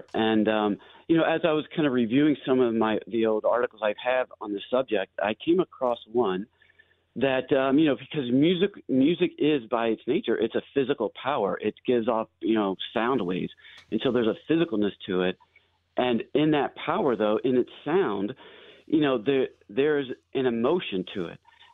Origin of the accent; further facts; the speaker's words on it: Kentucky, United States; I grew up in Kentucky, so I'm a country guy.